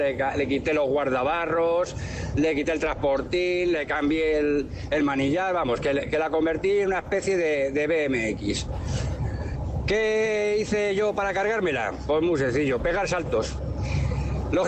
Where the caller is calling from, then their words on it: Madrid, Community of Madrid, Spain; de Madrid.